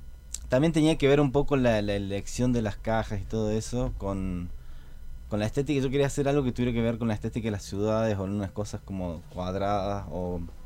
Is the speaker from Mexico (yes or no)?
no; Córdoba, Argentina; also born or lived in Buenos Aires; No, nací en Buenos Aires. Uh-huh. Y a los 5 años más o menos me fui a vivir a Córdoba.